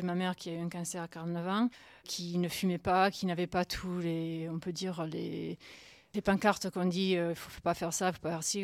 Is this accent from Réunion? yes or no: no; Canada; moved away; moi je suis canadienne et je suis tellement déçue par mon gouvernement